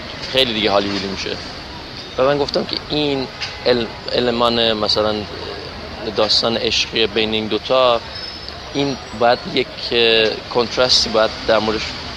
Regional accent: Iran; خیلی بالاخره از ایران میام.

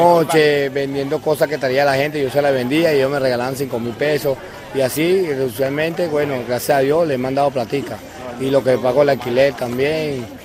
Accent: La Guaira, Vargas, Venezuela; now in Colombia; Primera vez que llego a Colombia, yo vine en cola de La Guaira, me llegué en cola aquí.

